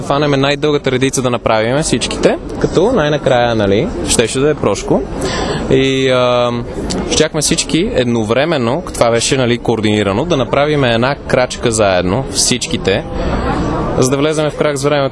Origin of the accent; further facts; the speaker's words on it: Sofia, Sofia City, Bulgaria; Не, аз съм от Средец.